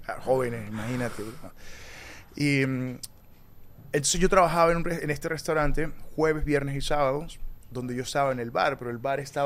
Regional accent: Tovar, Mérida, Venezuela; Yo crecí en Tovar, Estado Mérida. Es un pueblito de los Andes. Estamos a una hora de la ciudad. Y la ciudad también es pequeña.

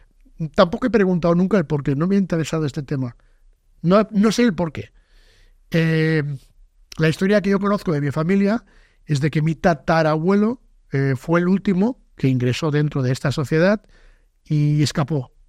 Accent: Spain; born there; Mi padre nació en España. Yo nací en España

